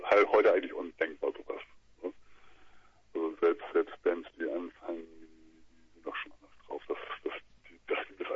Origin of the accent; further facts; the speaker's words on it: Hamburg, Germany; Ja, alle aus Hamburg, also Ur-Hamburger. Geboren in Hamburg, aufgewachsen in Hamburg, nie waren das gewesen.